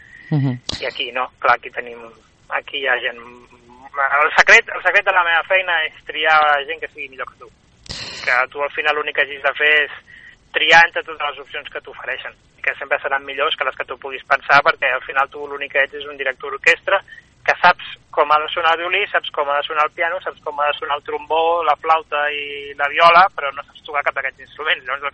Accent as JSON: {"language": "Catalan", "town": "Barcelona", "region": "Catalonia", "country": "Spain"}